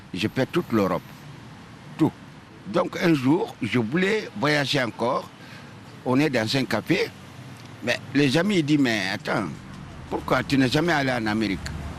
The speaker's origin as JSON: {"language": "French", "region": "Abidjan", "country": "Côte d’Ivoire", "tie": "born or raised there", "also_born_or_lived": "Guinea / Mali / Marseille / Paris", "lives_now": "Montreal, Canada", "said": "moi, j'ai grandi Côte d'Ivoire, et la Guinée et Mali. Après, on est parti d'Abidjan. On est arrivé d'abord en France"}